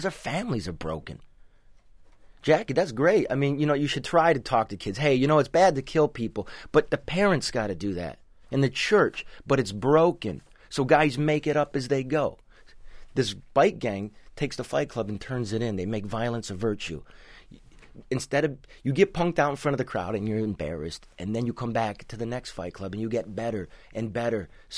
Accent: Detroit, Michigan, United States; also born or lived in Livonia / Westland; now in Los Angeles, United States; I'm from Michigan, Detroit area, you know, like bounced around. Livonia, Westland, Detroit itself. Lived here for many years. I live in L.A. now.

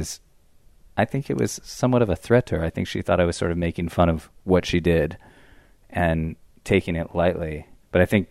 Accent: Los Angeles, California, United States; I grew up in Los Angeles. I'm Jewish. Those things usually mean you have some or many experiences with therapy.

